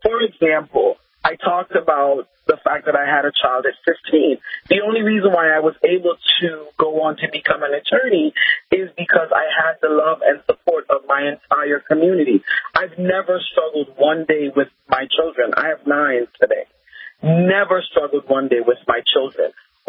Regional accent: Jamaica; I grew up in Jamaica.

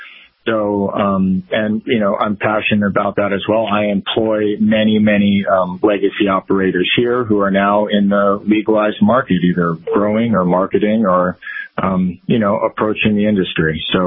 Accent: Florida, United States; I'm originally from South Florida. I come from a very rich cannabis culture in South Florida

